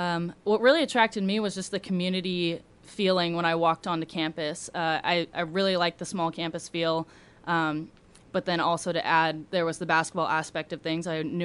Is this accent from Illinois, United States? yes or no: no; Sammamish, Washington, United States; So I am from Sammamish, Washington. I attended Skyline High School, which local people may know is a big sports school.